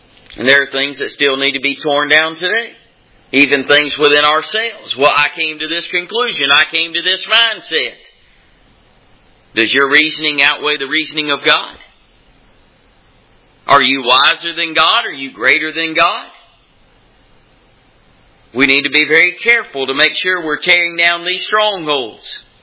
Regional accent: Mississippi, United States; if you want to speak correct English. I'm from Mississippi.

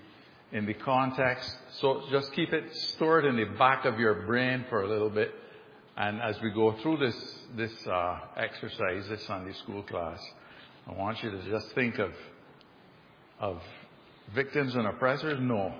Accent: Barbados; I grew up under a British colonial system. I grew up in Barbados under the British system.

